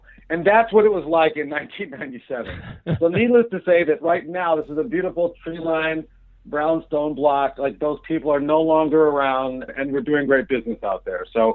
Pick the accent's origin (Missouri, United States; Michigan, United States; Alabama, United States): Michigan, United States; Ann Arbor; I'm from Ann Arbor, as you know